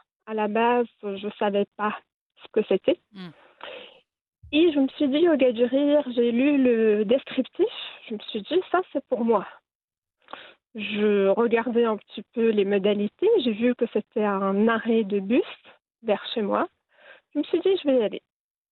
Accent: Marrakesh, Marrakesh-Safi, Morocco; moved away as an adult; now in Geneva, Switzerland; Je suis installée à Genève, j'ai fait mes études à Marrakech, donc je suis originaire de Marrakech. Je suis venue en Suisse après mon bac. Je suis restée, en fait, ça fait bientôt 21 ans, 22 ans.

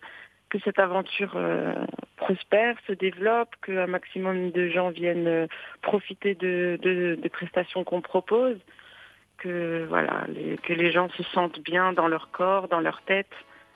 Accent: Morocco; Mon village natal, avec les odeurs, les couleurs, la lumière, complètement différente de ce qu'on a ici.

